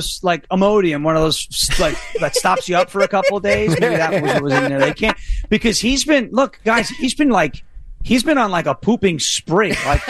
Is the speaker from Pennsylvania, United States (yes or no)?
yes; Pennsylvania, United States; I'm from Pennsylvania. Yeah, Hershey.